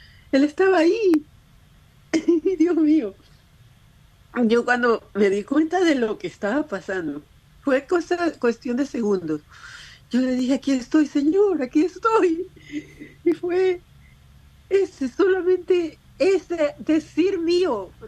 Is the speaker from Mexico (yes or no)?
no; Ecuador; moved away as an adult; Aquí ya había dejado toda mi familia en Ecuador, solo me vine con mi esposo y mi hijita.